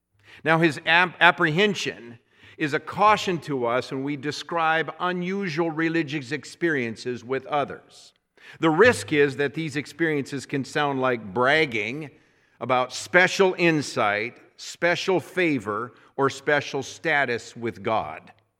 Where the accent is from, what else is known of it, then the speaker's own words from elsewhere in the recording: United States; some things which bring me great pride as an American.